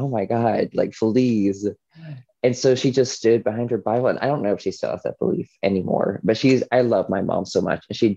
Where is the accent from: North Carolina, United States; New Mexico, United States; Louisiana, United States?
North Carolina, United States; Walkertown; but I grew up in Gospelite Baptist Church in Walkertown, North Carolina.